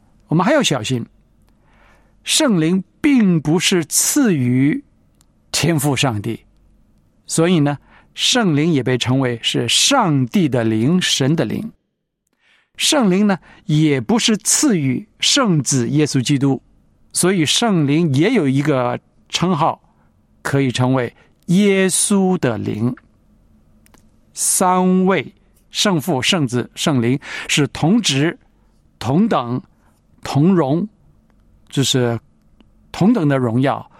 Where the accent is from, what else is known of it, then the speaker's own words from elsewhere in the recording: China; 我们中国人呢说人格就是 person